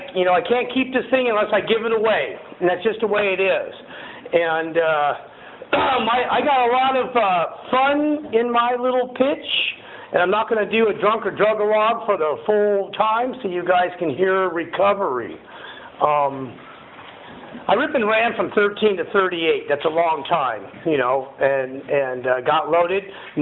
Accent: San Fernando Valley, California, United States; And I grew up in the San Fernando Valley. I'm a valley boy, like totally dude.

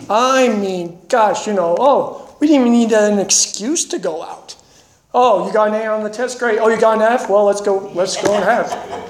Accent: Cheyenne, Wyoming, United States; I'm originally from Cheyenne, Wyoming. There's not much to do in Cheyenne, Wyoming, except shooting guns and drinking beer.

